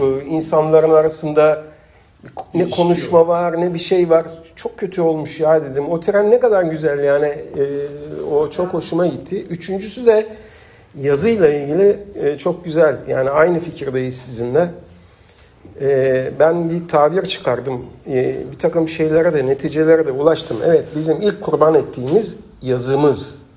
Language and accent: Turkish; Fatih, Istanbul, Turkey; born there; Ben Fatih doğumluyum.